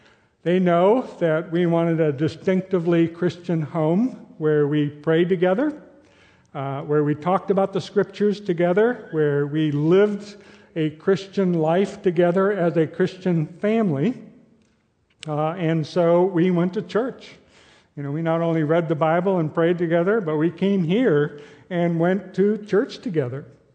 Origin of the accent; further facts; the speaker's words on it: Minnesota, United States; But, you know, I'm from Minnesota, and I have a photo of me as a little kid in front of the house with snow on the ground, and it's dated May.